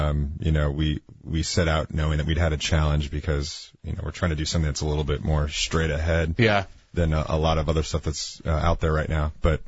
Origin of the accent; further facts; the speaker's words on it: St. Louis, Missouri, United States; Traveling with my two brothers and a friend that we grew up with in St. Louis.